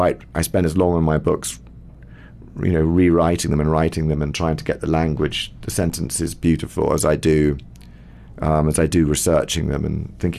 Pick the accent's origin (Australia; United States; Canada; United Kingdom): United Kingdom; England; But obviously, being English, it's great to be in South Africa.